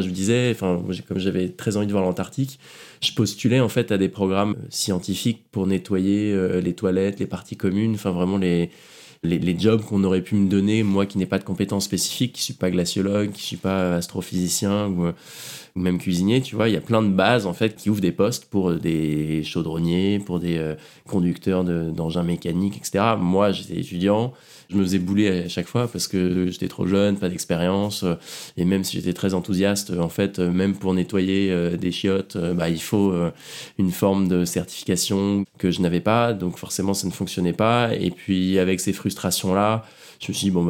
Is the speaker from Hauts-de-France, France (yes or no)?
no; Normandy, France; comme moi je suis de Normandie, je connais bien la pluie